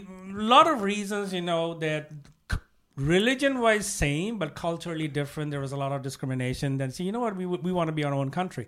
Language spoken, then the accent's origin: English; Bangladesh; first language Bengali; English is a second language; I'm from Bangladesh. I think in Bangla, you know, there's a processing time.